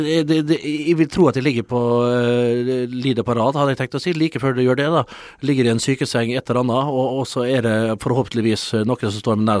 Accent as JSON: {"language": "Norwegian", "town": "Sulitjelma", "region": "Nordland", "country": "Norway", "lives_now": "Gjelleråsen, Norway", "said": "Jeg kommer fra Sulettjelma. Jeg har bosett meg på Gjelleråsen, ikke så langt fra Kjeller."}